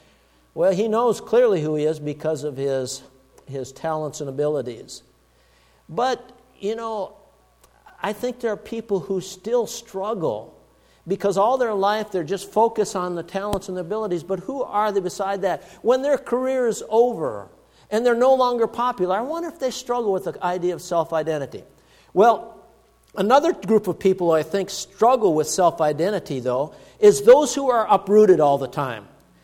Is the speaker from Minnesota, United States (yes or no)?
yes; Duluth, Minnesota, United States; I was raised in Duluth, Minnesota, and went right through college in Duluth, Minnesota at UMD.